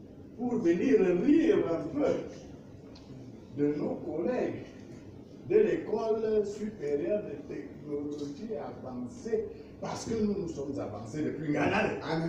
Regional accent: Cameroon; Il est venu chez nous, chez nous, au Cameroun.

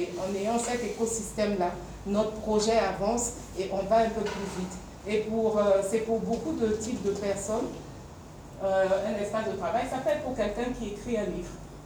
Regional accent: Mali; Parce que … c'est dans ma langue. Je viens du Mali à l'origine. Maintenant, je suis camerounaise. Mais je viens du Mali à l'origine.

